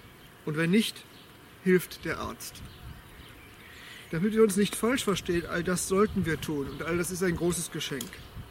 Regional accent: Bielefeld, North Rhine-Westphalia, Germany; In meiner Heimatstadt Bielefeld

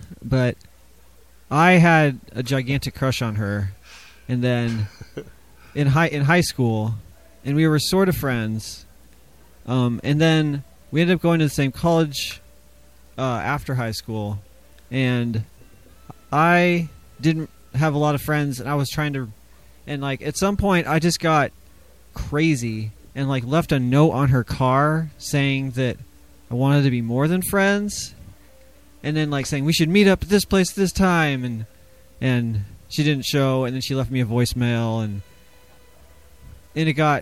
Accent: Portland, Oregon, United States; now in North Hollywood, United States; No, I grew up in Portland, Oregon.

